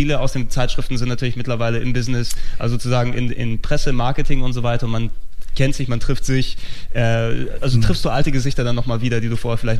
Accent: Hamburg, Germany; Aber ich hatte als Hamburger Jung ohne Geld nie wirklich die Gelegenheit

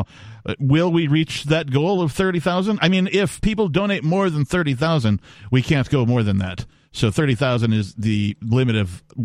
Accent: Wisconsin, United States; I am from Wisconsin, and, like, it's rare that there's some sort of successful musical act out of Wisconsin.

